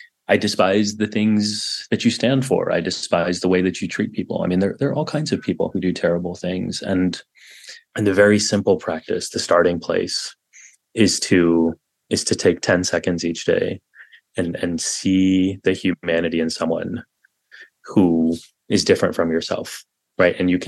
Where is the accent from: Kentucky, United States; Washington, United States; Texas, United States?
Texas, United States; And maybe it's because I grew up in Texas and there's a lot of that kind of judgment.